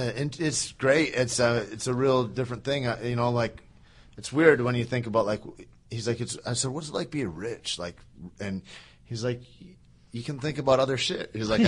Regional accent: Michigan, United States; I grew up in Michigan and there's not like a tremendous amount of choices there

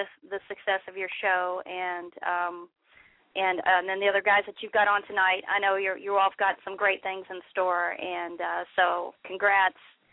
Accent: Kentucky, United States; you know, I'm from Kentucky.

